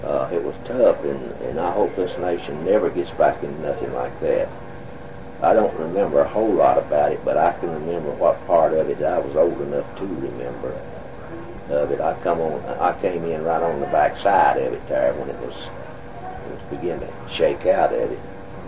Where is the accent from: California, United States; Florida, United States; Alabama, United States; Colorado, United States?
Alabama, United States; I was born and raised in Alabama. I was raised in Cherokee County, right across the line going towards center on Highway 9.